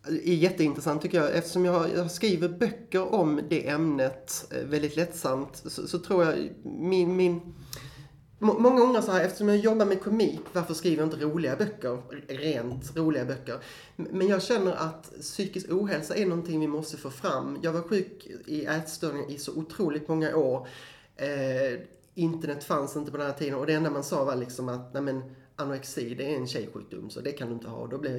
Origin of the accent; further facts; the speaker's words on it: Skåne, Sweden; Vem jag är själv, nu vet jag, ni kommer bli jättechockade, men jag är skåning, det hörs inte, men det är jag faktiskt.